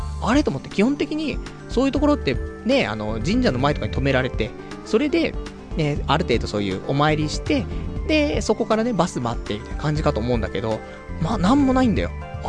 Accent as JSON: {"language": "Japanese", "region": "Tokyo", "country": "Japan", "said": "どこから来たんですかとか言われたらさ、あ、東京ですけども何かみたいな感じでさ"}